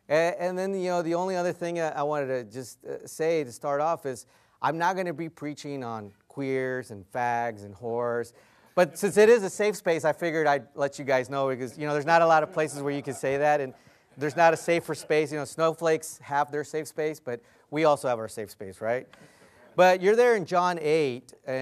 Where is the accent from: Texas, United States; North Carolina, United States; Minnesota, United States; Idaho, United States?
Texas, United States; You know, I come from Texas, but, I definitely did not think it was going to be this hot.